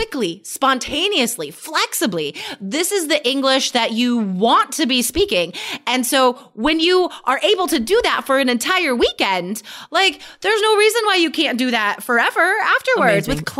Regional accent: United States; And Michelle, right? Mm-hmm. We're super American.

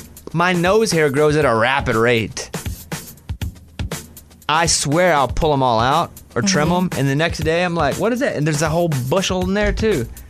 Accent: Arkansas, United States; Because I grew up in Arkansas and he was in Arkansas and he was the king of country.

